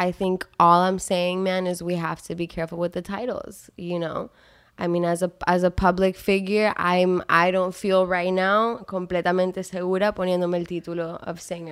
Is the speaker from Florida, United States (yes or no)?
yes; Miami, Florida, United States; All right, I grew up in Miami, probably like the two of you.